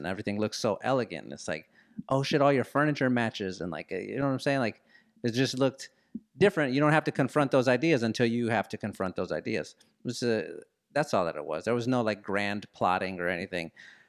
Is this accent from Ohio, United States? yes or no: no; San Antonio, Texas, United States; Like, I grew up on the south side of San Antonio. Every room that I walked into, every classroom, every barbershop, every restaurant looked like me.